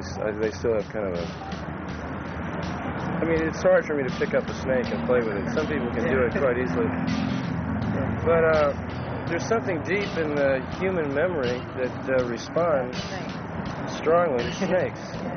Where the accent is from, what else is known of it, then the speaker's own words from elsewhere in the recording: Southwest, United States; I grew up in the Southwest for part of my life, and I used to catch horned toads and lizards